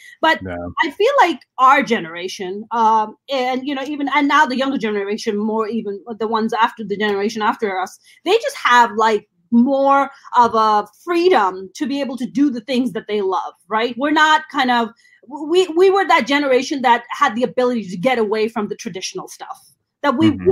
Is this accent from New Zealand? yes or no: no; Pakistan; First of all, I grew up in Pakistan. So let's just get that out of the way.